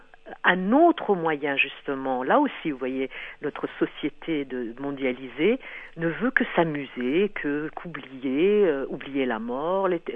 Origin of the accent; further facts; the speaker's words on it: France; je suis très très fière de mes origines, mais les Africains aussi. Hein. Mais quand on m'embête trop, je dis je suis française, basta, un point c'est tout.